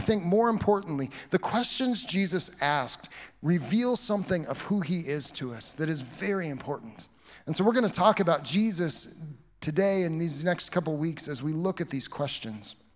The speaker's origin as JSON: {"language": "English", "region": "Kansas", "country": "United States", "said": "Apparently my lack of a Texas accent, because I'm from Kansas, was strange to them."}